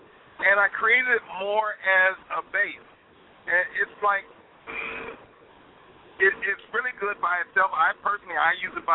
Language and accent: English; Long Beach, California, United States; it's in my hometown, so I almost have to go. It's right over at the Queen Mary here in Long Beach.